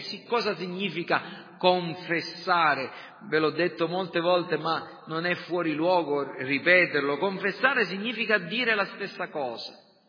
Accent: Sicily, Italy; parla l'italiano perfino più correttamente di noi che siamo siciliani

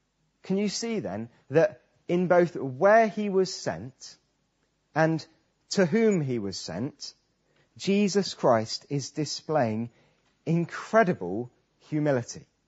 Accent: Trowbridge, South West England, United Kingdom; I'm from Trowbridge, but you have no idea where Trowbridge is. So I have to explain it's in Wiltshire. You still have no idea where it is. So I have to tell you it's near Bath.

